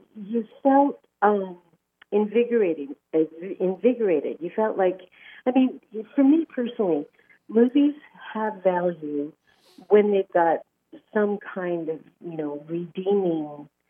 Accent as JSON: {"language": "English", "town": "Seattle", "region": "Washington", "country": "United States", "tie": "born or raised there", "said": "I grew up in Seattle, and we had an all-city summer fest that was called Seafair."}